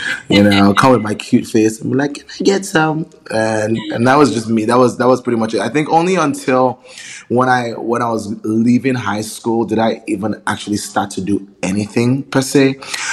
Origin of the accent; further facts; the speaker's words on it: Benin City, Edo, Nigeria; also born or lived in Wolverhampton, United Kingdom; But yeah, I grew up in Benin City, between Benin and Lagos. And then I went to university in Wolverhampton in the UK.